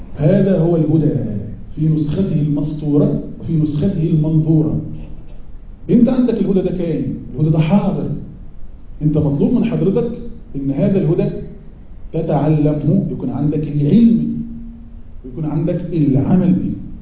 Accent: Egypt; born there; أنا مثلا مولود في مصر، أتنقل بين دبي ومصر والمغرب

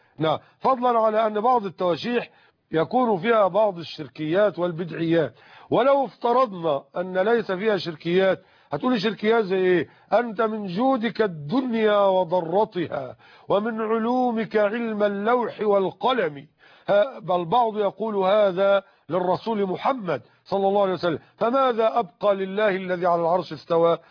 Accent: Nile Delta, Egypt; أما عندنا في الدلتا حيث لا تسنى لنا ذلك فبنضطر أن احنا ندفن فوق سطح الأرض.

